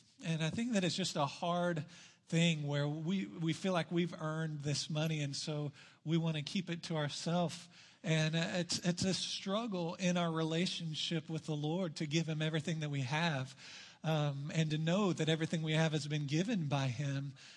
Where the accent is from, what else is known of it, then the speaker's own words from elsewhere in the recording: Texas, United States; I want to share one of the things that I love about being a Texan, and that's the word y'all.